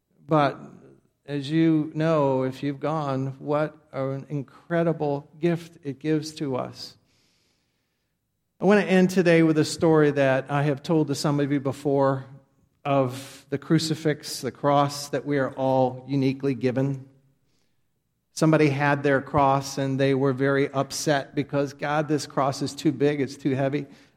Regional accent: St. Louis, Missouri, United States; I grew up in St. Louis, you know that by now, and they have that beautiful gateway arch

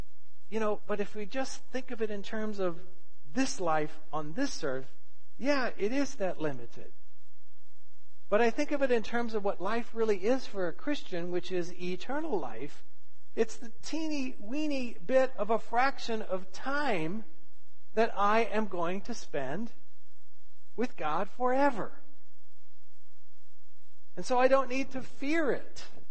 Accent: St. Louis, Missouri, United States; And when we were growing up in St. Louis, we were a huge bunch of cousins.

